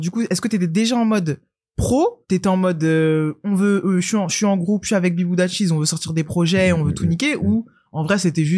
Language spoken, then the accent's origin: French; Paris, Île-de-France, France; qui suis pas de Montreuil. Moi, je suis une sudiste, Paris-Sud.